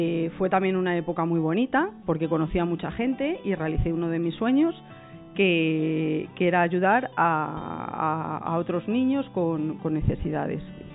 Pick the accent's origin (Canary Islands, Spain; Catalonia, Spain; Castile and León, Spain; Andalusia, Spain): Castile and León, Spain; Guijuelo; Y por circunstancias de la vida, pues terminé aquí en Guijuelo, en mi pueblo, trabajando como coordinadora de cultura